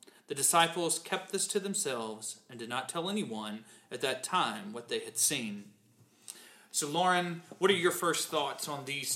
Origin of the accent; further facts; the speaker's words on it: Gulfport, Mississippi, United States; I'm sure my friends in New Orleans and my hometown of Gulfport are enjoying some Mardi Gras season right now.